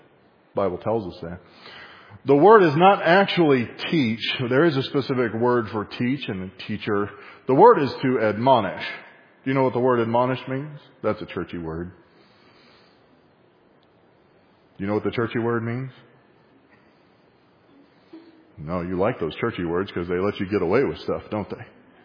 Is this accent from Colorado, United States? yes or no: no; Texas, United States; I was raised in Texas, and in Texas, we're nice and polite.